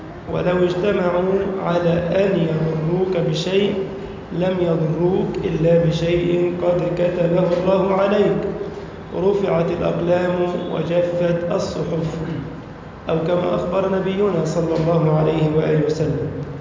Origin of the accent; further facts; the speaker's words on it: Egypt; اللهم اجعل بلدنا مصر سخاء رخاء